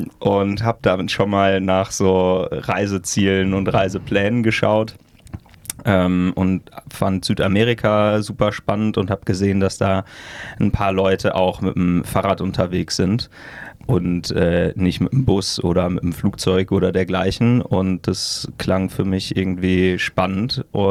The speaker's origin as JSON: {"language": "German", "region": "North Rhine-Westphalia", "country": "Germany", "lives_now": "Berlin, Germany", "said": "Ich komme aus der Nähe von Münster. So ein Dorf, was die meisten Münsteraner auch nicht kennen, deswegen sagen wir einfach Münster. Und bin dann vor ein paar Jahren, ich glaube 5 Jahre sind es her, nach Berlin gezogen."}